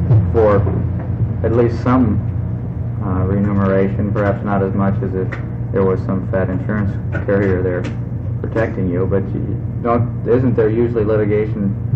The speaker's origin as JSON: {"language": "English", "town": "Portland", "region": "Oregon", "country": "United States", "said": "Since I'm from the Portland area"}